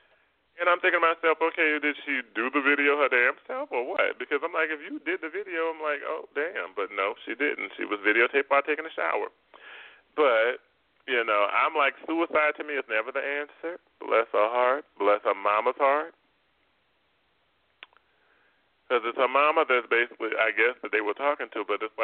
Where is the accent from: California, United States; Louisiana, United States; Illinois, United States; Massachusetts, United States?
Louisiana, United States; New Orleans; I'm from New Orleans, and a lot of people are from New Orleans, and they still ain't used to that either